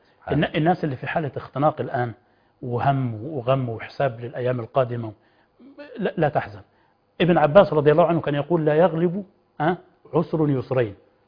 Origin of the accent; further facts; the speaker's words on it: Egypt; كلنا كمصريين